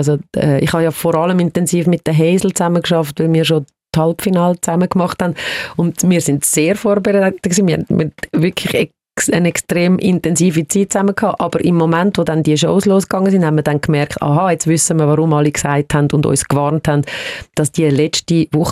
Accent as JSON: {"language": "German", "country": "Switzerland", "tie": "born or raised there", "said": "Also ich habe halt immer wirklich sehr stark das spanische Element bei mir daheim. Auf der anderen Seite bin ich da in der Schweiz aufgewachsen und habe sehr behütete Kindheit gehabt. Ich bin ein Waldkind gewesen. Ich bin neben dem Wald aufgewachsen."}